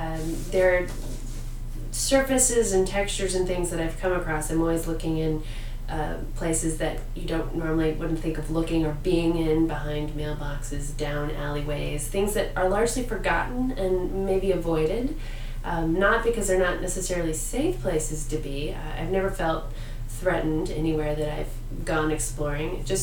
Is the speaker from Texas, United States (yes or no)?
yes; Austin, Texas, United States; also born or lived in Oklahoma City; Born and raised in Austin, Texas. I did live in 2 years in Oklahoma City, interim while my husband was teaching at another place.